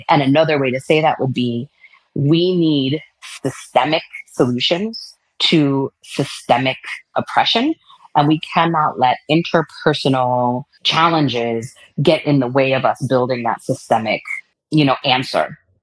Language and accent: English; Milwaukee, Wisconsin, United States; it's like I'm from Milwaukee and from the city, you know, people there play a lot of basketball.